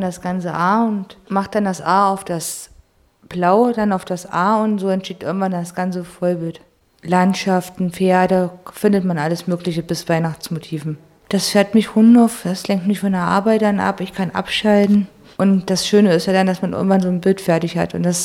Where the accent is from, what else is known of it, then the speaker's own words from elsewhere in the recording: Eisenach, Thuringia, Germany; ich bin 37 Jahre alt, ich komme aus Eisenach.